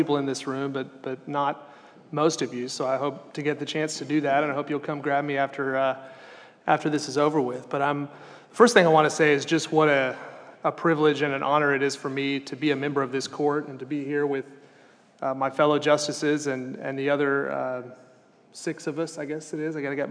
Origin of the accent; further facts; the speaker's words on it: Houston, Texas, United States; now in Austin, United States; I'm from the Houston area, went to Elkins High School in the Houston area